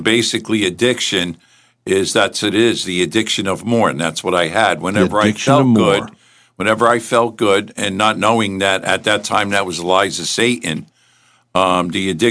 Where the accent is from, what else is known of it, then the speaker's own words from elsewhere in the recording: East Rutherford, New Jersey, United States; because I grew up in East Rutherford, Carlstead, New Jersey.